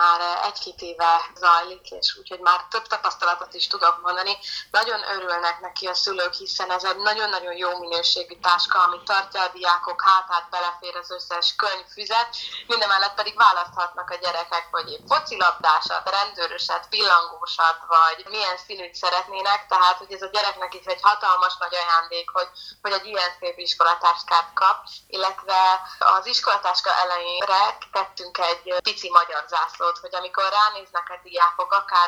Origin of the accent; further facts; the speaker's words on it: Veľký Meder, Trnava Region, Slovakia; én is felvidékről származom, és én felvidéken, Szlovákiában, Nagymegyeren jártam alapiskolába, illetve gimnáziumba is, és magyar tannyelvű iskolákba jártam, és ugyanúgy meg tudtam tanulni én is szlovákul